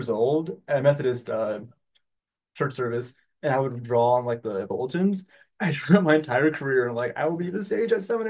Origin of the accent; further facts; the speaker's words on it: Boulder, Colorado, United States; also born or lived in Des Moines, Iowa; Well, I was born in Des Moines, Iowa, but when I was two, I moved out to Boulder, Colorado, where I grew up.